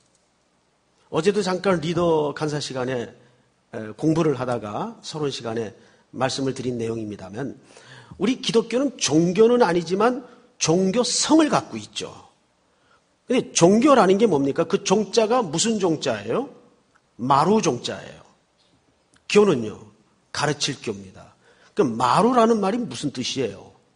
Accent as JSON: {"language": "Korean", "country": "South Korea", "said": "근데 어쩌면 제가 한국 사람이라서 그런지는 몰라도"}